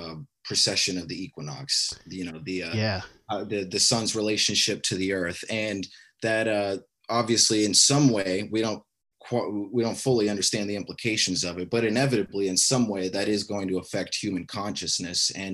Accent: Alaska, United States; me growing up in Alaska, the lack of sunlight, I could tell you it's a totally different environment.

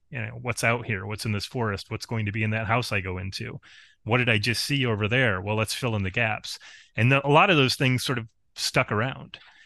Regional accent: Spencerport, New York, United States; I'm upstate New York. My hometown is actually Spencerport.

